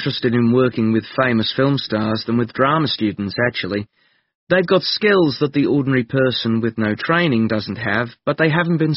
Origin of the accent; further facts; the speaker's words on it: New Zealand; I grew up in New Zealand, and one day I wandered into my local library